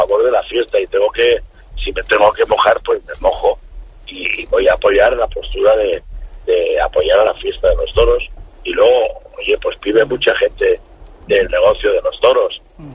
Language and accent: Spanish; Spain; que soy un cómico español, que me conoce todo el mundo